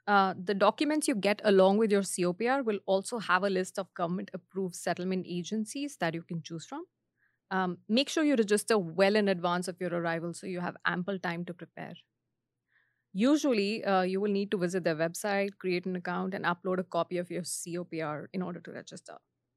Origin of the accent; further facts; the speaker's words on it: India; English is a second language; now in Canada; I had moved to Canada from India, and compared to my home country, the banking sector and products in Canada were very different.